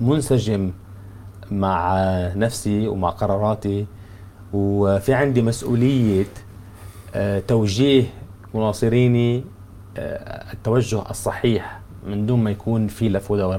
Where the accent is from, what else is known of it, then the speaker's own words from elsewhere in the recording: Tripoli, North Governorate, Lebanon; يعنيني العمل على تحسين ظروف أهلي ومدينتي بطرابلس